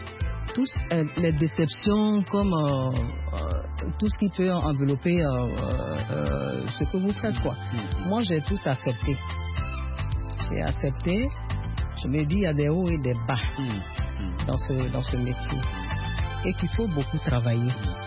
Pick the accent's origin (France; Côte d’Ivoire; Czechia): Côte d’Ivoire; je suis ivoirienne